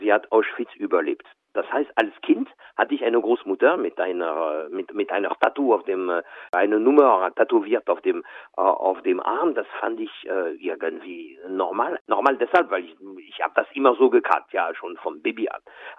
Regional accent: France; Und ich als Franzose und Deutscher, weil ich bin, wie du gesagt hast, mittlerweile beides, aber ich genieße beide Seiten.

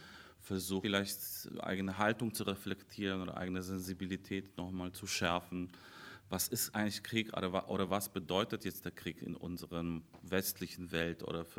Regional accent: Poland; German is a second language; now in Germany; in meiner Heimat Polen

